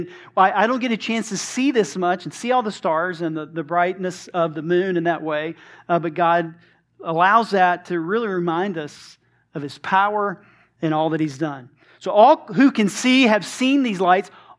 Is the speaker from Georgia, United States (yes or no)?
yes; Georgia, United States; I grew up here in Georgia, but it was the first time that I can remember seeing so many stars in the sky